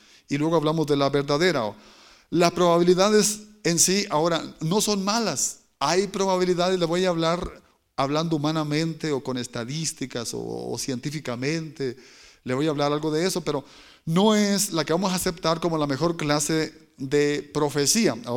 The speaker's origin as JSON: {"language": "Spanish", "country": "Nicaragua", "said": "en Nicaragua, en mi pueblo"}